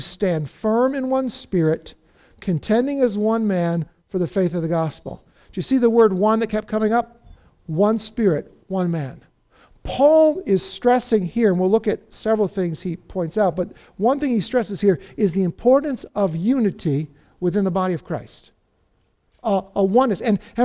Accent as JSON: {"language": "English", "country": "United States", "said": "And I love being an American."}